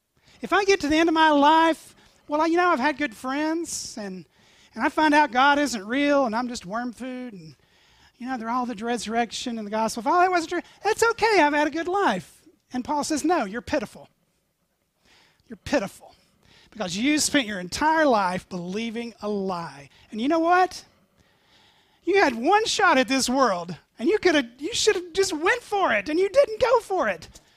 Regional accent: the South, United States; Now, I come from the South, where men in trailers preach in the middle of cow pastures.

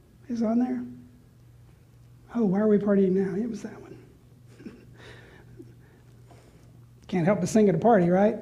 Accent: Knoxville, Tennessee, United States; I grew up in Knoxville, and I worked in a Coca-Cola stand up to my ankles in ice water and Coke for hours

